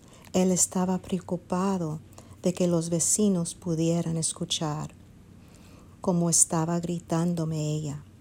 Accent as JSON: {"language": "Spanish", "country": "DR Congo", "tie": "born or raised there", "said": "soy originario de la República Democrática del Congo Zaire, África Central. Es que crecí en un hogar africano"}